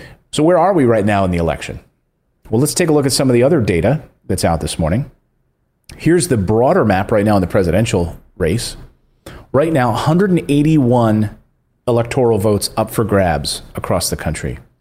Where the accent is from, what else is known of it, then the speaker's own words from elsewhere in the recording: Pennsylvania, United States; So let's analyze Pennsylvania, my home state.